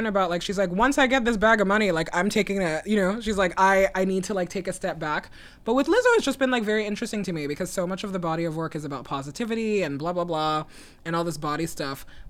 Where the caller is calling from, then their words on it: Brooklyn, New York, United States; I'm calling in from Brooklyn.